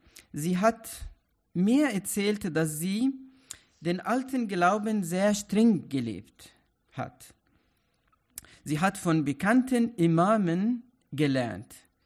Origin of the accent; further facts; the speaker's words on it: Egypt; Ich komme aus Ägypten. Meine Vorfahren, die Pharaonen, haben es geliebt, Geschichten zu erzählen.